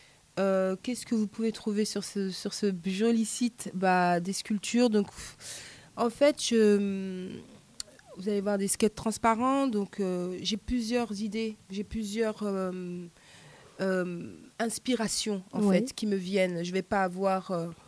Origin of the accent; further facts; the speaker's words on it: Paris, Île-de-France, France; now in Marseille, France; je suis artiste humaniste, je viens de Paris et j'habite à Marseille.